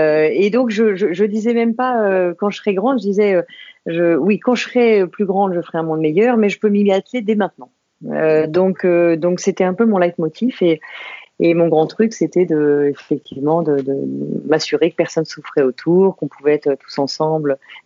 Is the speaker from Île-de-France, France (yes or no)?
yes; Saint-Maurice, Île-de-France, France; Alors moi, je suis une parisienne. En fait, je suis une banlieusarde. Je suis née à Saint-Maurice, tout à côté de Paris. Et j'ai vécu en banlieue parisienne pendant des années autour de Paris. Donc, mes racines sont en Île-de-France.